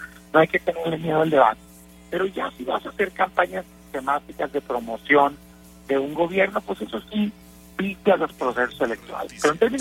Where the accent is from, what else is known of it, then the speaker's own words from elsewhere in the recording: Mexico; como senador, como mexicano, pues es un desastre el gobierno federal